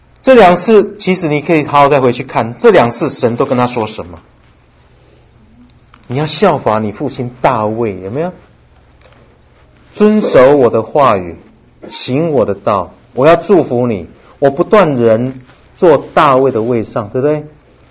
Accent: China; 哇，他拜的神可真多了哈，有点像我们中国人哈。

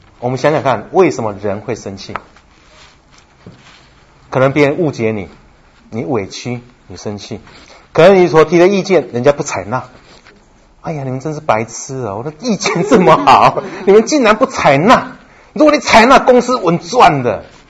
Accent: Shandong, China; 我是山东人哦，肠子一根通到底

